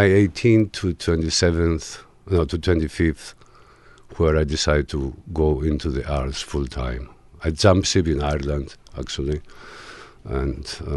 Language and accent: English; Greece; also born or lived in Germany; growing up in Greece